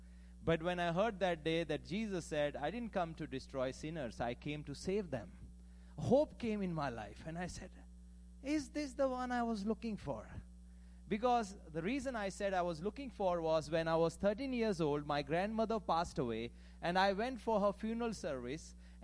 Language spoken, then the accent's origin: English; Punjab, India; So I'm from a place called, a state called Punjab. I'm from India, and it's our, I think, fifth visit to U.S.